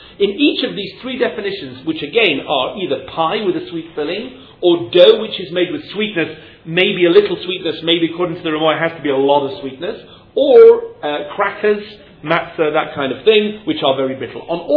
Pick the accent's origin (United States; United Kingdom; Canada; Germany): United Kingdom; England; Meaning, I'm English, people here are American, we all call things different names.